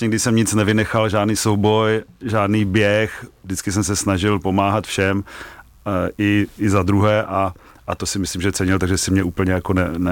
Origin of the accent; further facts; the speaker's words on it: Zlín, Zlín Region, Czechia; now in Prague, Czechia; když jsem přišel ze Zlína do Prahy, tak jsem to samozřejmě podcenil